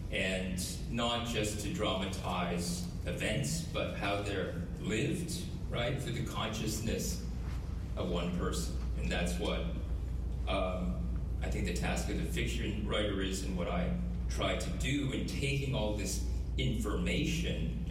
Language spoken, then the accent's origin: English; Canada; as an English-Canadian